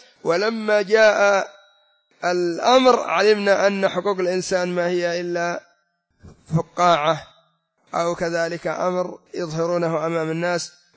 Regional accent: Yemen; عندنا في اليمن انظر من العملة من انهيار إلى انهيار

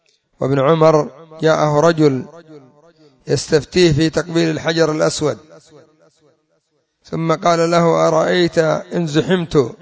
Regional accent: Yemen; وهم عندنا في اليمن يمثلون من يسمون بالزيدية ومن إليهم

